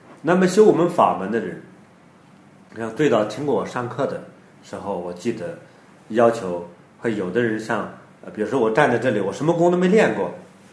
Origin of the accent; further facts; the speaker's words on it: Hebei, China; 我记得小时候在河北家乡啊